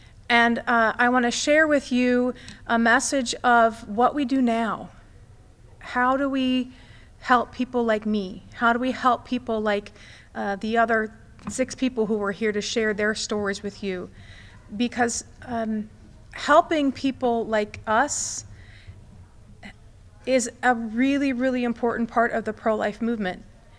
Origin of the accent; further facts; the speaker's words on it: Indiana, United States; now in Columbus, United States; I grew up in Indiana, but she was, funny enough, she was a Buckeye fan. When I moved to Columbus, she was very, very happy.